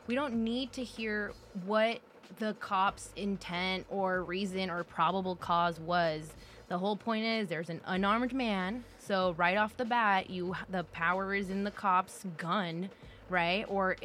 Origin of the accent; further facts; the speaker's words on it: Richmond, California, United States; And I think that as Latinos, growing up in the hood, growing up in Richmond, and of course we've talked about this before, right? Because in Richmond we have San Pablo